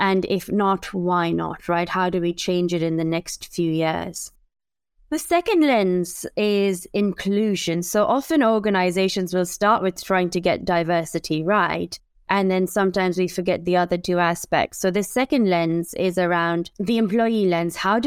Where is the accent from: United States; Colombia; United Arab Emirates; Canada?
United Arab Emirates; Dubai; I am a Portuguese national of Indian heritage, and I grew up in Dubai.